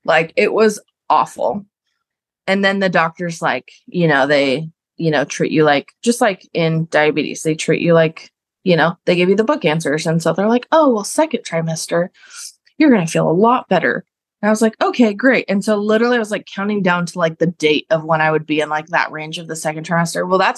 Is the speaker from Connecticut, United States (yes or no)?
no; Seattle, Washington, United States; And I came from Seattle, where literally I would have so many options for endos that it was overwhelming